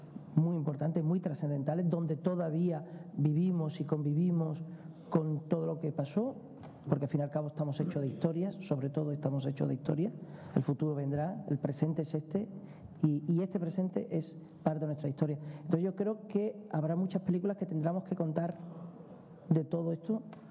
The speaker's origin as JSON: {"language": "Spanish", "town": "Lebrija", "region": "Andalusia", "country": "Spain", "said": "yo soy un poquito gitano, soy un poquito moro, soy un poquito judío, soy de Lebrija"}